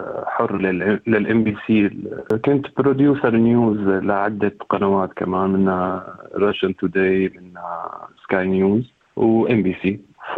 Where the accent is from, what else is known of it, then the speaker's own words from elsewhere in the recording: Syria; moved away; طلعت من سوريا مبكر انا